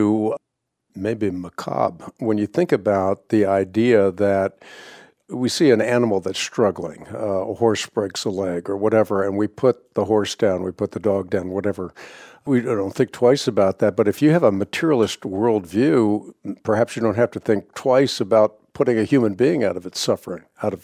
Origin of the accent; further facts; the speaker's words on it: Netherlands; As I mentioned, I grew up in the Netherlands